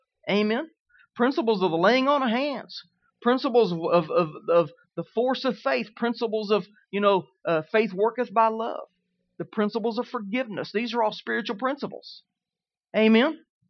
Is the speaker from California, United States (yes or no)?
no; Kentucky, United States; Whooped. You can tell we're from Kentucky, right?